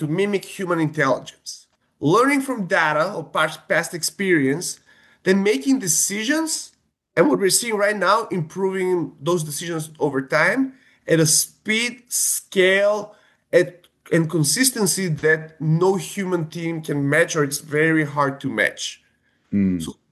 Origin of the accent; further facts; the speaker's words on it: North Macedonia; English is a second language; moved away as an adult; now in United States; So I'm originally from North Macedonia, born and raised there. It's a country in southeastern Europe, part of former Yugoslavia. I came to the U.S. a long time ago for school